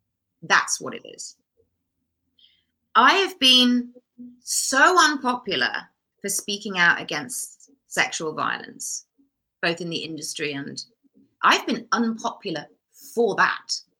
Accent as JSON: {"language": "English", "country": "United Kingdom", "said": "I am a British person."}